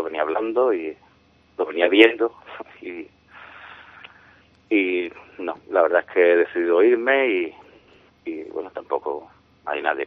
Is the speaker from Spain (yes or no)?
yes; San Fernando, Andalusia, Spain; Y sigo como aficionado más, como siempre, y defendiendo a mi tierra y a mi equipo, ¿no? Y llevando por bandera el azul y blanco de mi ciudad y allá por donde vaya, como llevo haciendo 46 años